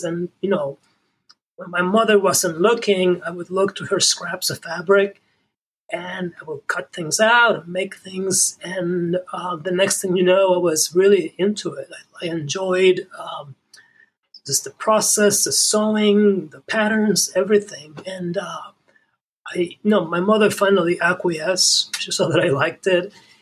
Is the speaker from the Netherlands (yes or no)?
no; Puerto Rico; I grew up in Puerto Rico. I learned sewing very young.